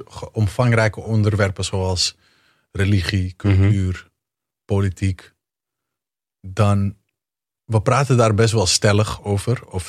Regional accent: Amsterdam, North Holland, Netherlands; Ik ben opgegroeid in Amsterdam-Noord.

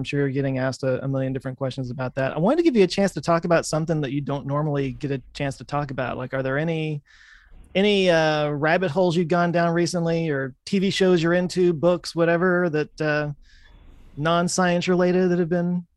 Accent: Dallas, Texas, United States; Texas. I've lived my whole life in Texas.

